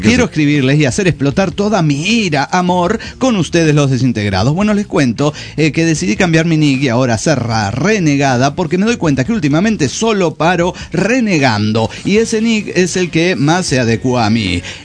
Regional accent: Tarija, Bolivia; de Tarija, Bolivia.

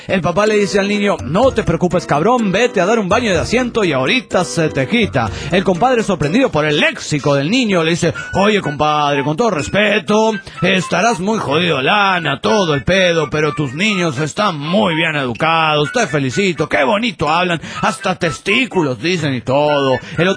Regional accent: Reynosa, Tamaulipas, Mexico; Soy el norteño de Reynosa, Santa Maulipa, México.

